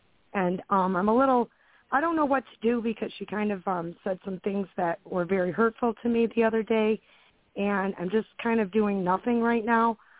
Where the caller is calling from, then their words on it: Buffalo, New York, United States; Hi. I'm calling from Buffalo, New York